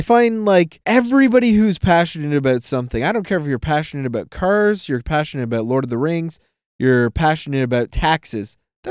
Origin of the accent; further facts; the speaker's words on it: Toronto, Ontario, Canada; No, we are from Toronto. That last T doesn't exist.